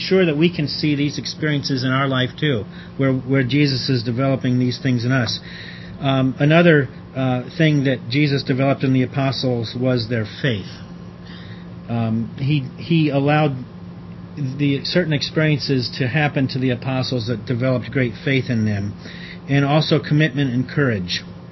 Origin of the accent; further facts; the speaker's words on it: Columbus, Ohio, United States; Brother Dick was a good example to me growing up in Columbus.